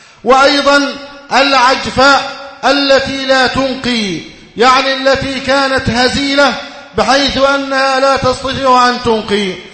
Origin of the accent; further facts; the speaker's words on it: Egypt; اللهم اجعل بلادنا مصر أمنا أمانا، سخاء رخاء، وسائر بلاد المسلمين.